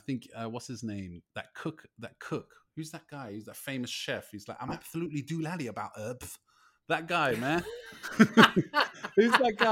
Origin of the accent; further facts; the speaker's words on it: London, United Kingdom; I'm from London.